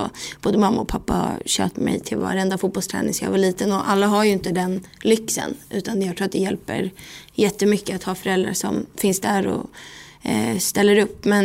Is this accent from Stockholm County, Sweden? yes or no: yes; Stockholm, Stockholm County, Sweden; Och jag sa till mamma där hemma på Hammarby